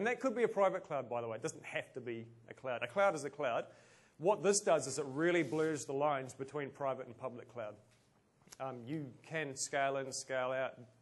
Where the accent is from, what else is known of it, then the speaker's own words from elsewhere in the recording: New Zealand; Look, you want to bag me for being a Kiwi.